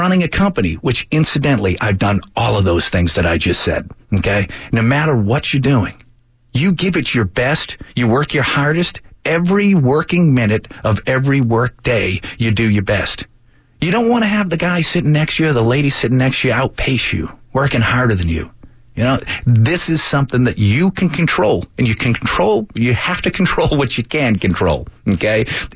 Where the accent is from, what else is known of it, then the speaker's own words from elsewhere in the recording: Tewksbury, Massachusetts, United States; moved away as an adult; now in Jacksonville, United States; my accent's toned down a little bit. I've been here in Jacksonville for over 35 years. Actually, I think it was 34, 35 years. I came down with the United States Navy in 1984.